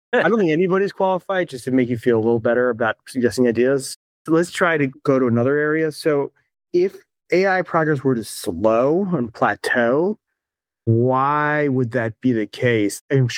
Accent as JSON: {"language": "English", "town": "Washington", "region": "District of Columbia", "country": "United States", "tie": "born or raised there", "said": "I grew up in Washington, D.C. I live in Washington, D.C."}